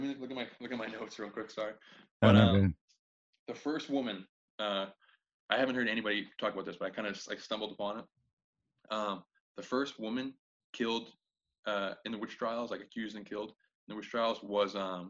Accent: Tewksbury, Massachusetts, United States; So I'm from Tewksbury, they call it the Merrimack Valley. So that's the area, like I said, like 15 minutes north of Boston, 15 minutes south of New Hampshire.

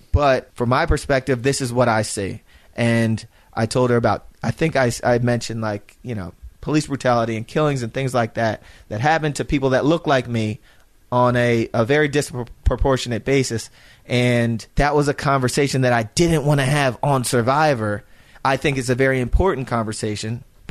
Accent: Philadelphia, Pennsylvania, United States; But I'm from Philadelphia, where I see and hear a lot.

